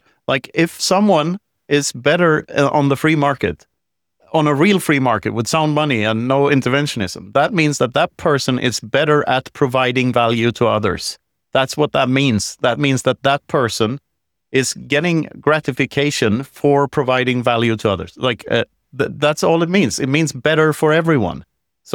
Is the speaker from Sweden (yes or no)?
yes; Sweden; And we were told that every single day in growing up in Sweden.